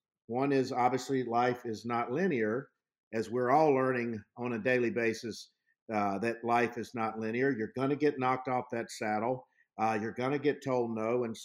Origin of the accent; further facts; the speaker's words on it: Mobile, Alabama, United States; I grew up near Mobile, spent many, many Saturday nights going to Tiger Stadium and watching the Bengal Tigers.